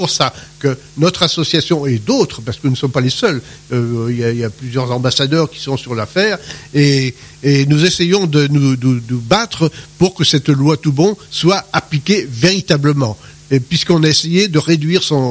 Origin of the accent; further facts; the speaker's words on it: Appilly, Hauts-de-France, France; puisque je suis originaire d'Appilly.